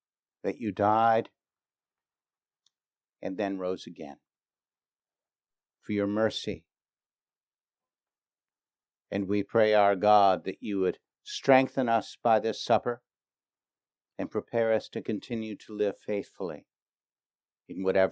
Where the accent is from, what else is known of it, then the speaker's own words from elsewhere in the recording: New York, United States; I'm a New Yorker. I mean, people would try to sell me the Brooklyn Bridge.